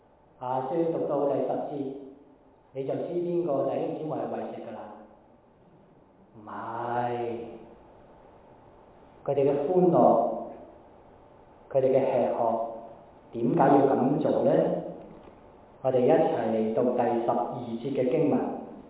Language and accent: Chinese; China; 我们中国人就明白我们有两个新年的嘛